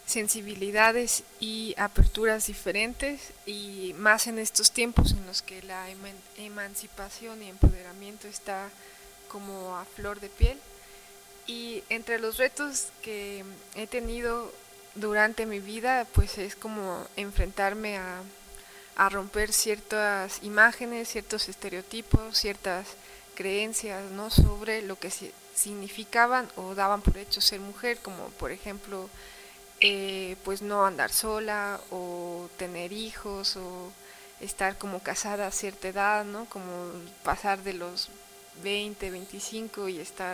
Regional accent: San Cristóbal de las Casas, Chiapas, Mexico; soy de San Cristóbal de las Casas, Chiapas

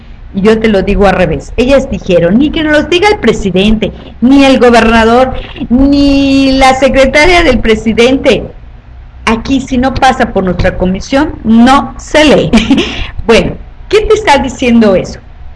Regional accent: Espita, Yucatán, Mexico; Por eso hablo yo de Progreso, de Valladolid, de Tizimín, de Espita, mi tierra, y de muchos lugares.

